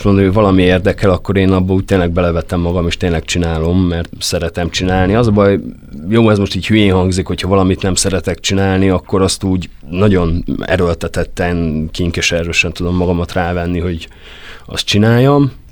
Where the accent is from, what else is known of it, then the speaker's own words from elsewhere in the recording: Debrecen, Hajdú-Bihar, Hungary; now in Miskolc, Hungary; Debrecenben születtem, ott nőttem fel, aztán mégis a kulturális antropológia miatt kerültem a Miskolci Egyetemre, meg aztán Miskolcra.